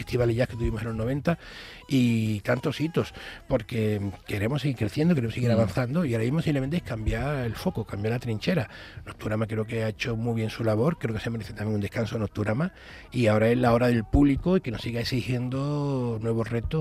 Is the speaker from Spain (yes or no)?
yes; Andalusia, Spain; Ojo, que somos andaluces.